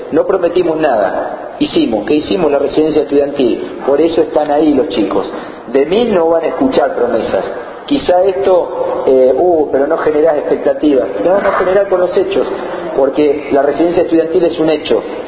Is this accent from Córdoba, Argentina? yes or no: no; Energía, Buenos Aires, Argentina; Yo soy de Energía también, un pueblo del distrito, y como habitante del distrito realmente siempre hemos estado lejos de los lugares de decisión.